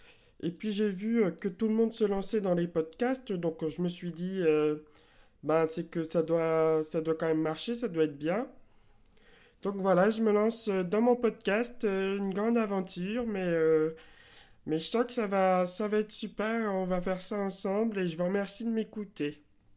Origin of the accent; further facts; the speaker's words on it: France; j'ai 57 ans, j'habite à Comines. Donc à la frontière belge, mais moi je suis à Comines Sud, donc c'est en France. Je suis français